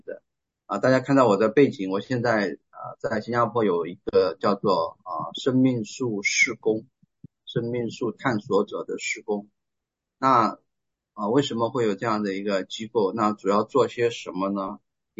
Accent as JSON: {"language": "Chinese", "country": "China", "said": "就是因为我是中国人我有微信我了解"}